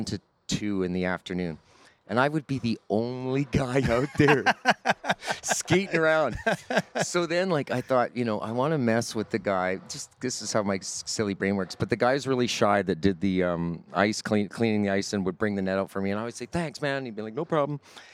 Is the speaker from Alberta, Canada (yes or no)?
no; Virden, Manitoba, Canada; born there; I was born in Verdon, Manitoba. And I had a house in Winnipeg, and we had sold it.